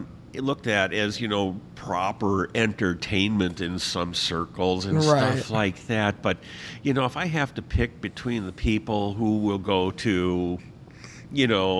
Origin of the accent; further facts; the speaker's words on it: Milwaukee, Wisconsin, United States; I grew up in Milwaukee next door to a kid who, he was my best friend